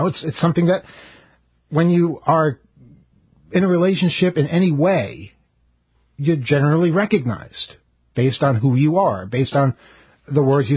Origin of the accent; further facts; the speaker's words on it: New York City, New York, United States; I grew up in Jamaica, in Queens, and Jamaica Avenue is a big street there.